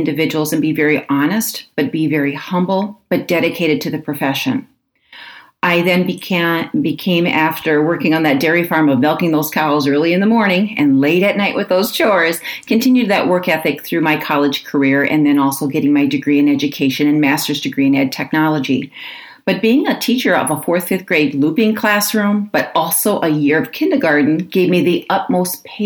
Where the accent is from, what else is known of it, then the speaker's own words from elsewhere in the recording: Iowa, United States; Well, I can really say that I grew up in Northeast Iowa on a dairy farm.